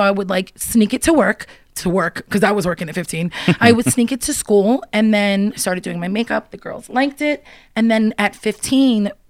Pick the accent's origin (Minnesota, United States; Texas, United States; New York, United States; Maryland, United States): New York, United States; Coney Island; now in Lancaster, United States; Yeah, I'm originally from Coney Island and I was here in Lancaster at that point. Yeah. We moved here from Coney Island to Manheim Township.